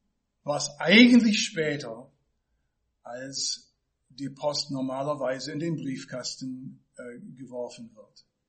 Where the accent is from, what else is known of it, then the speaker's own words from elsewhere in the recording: United States; German is a second language; ich bin Amerikaner. Wer mich nicht kennt, weiß es auch durch meinen Akzent.